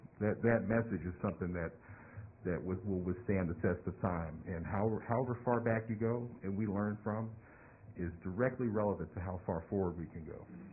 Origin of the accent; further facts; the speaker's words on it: Augusta, Georgia, United States; I grew up in Augusta, Georgia, listening to the radio and listening